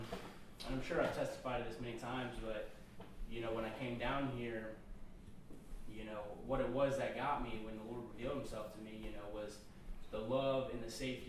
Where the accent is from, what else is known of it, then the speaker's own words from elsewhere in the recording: Ohio, United States; You know, I grew up with him in Ohio.